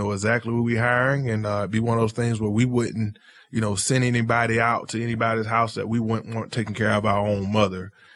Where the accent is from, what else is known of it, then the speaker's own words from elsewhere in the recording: Albany, Georgia, United States; I'm originally from Albany, Georgia, which is a small little city in Southwest Georgia, if you're familiar with the Georgia area.